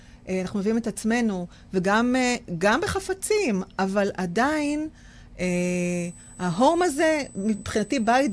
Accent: Givatayim, Tel Aviv District, Israel; אני גדלתי בגבעתיים, והיה לי חצי חדר קטן, וזו הייתה ממלכה שלי.

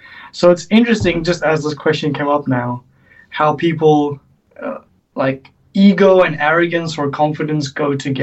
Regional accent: South Africa; now in China; I mean, the warmest thing I came to China with from South Africa is like probably my fourth or fifth warmest jacket right now.

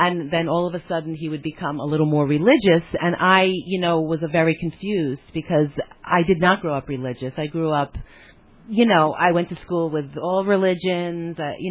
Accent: Manhattan, New York, United States; I took the Long Island Railroad, which was a odyssey for me, because I'm from Manhattan and... anything out of Manhattan is an odyssey.

